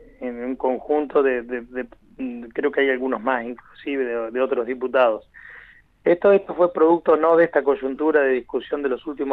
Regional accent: La Plata, Buenos Aires Province, Argentina; el caso del obispo de La Plata, de donde yo soy

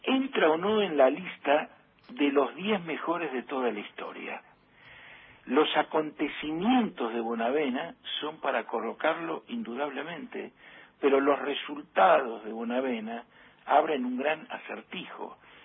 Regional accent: Mercedes, Buenos Aires Province, Argentina; Ya te digo, nosotros somos de Mercedes, y sobre todo para el turismo de carretera, era una región donde todo nos quedaba cerca.

